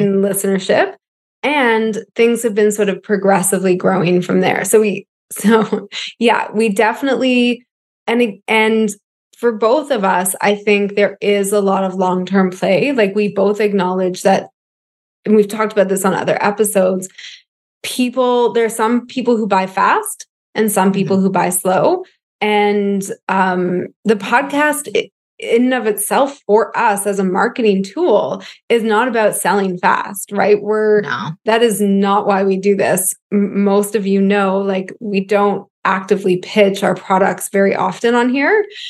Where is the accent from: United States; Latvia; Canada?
Canada; I don't think that's because I'm Canadian.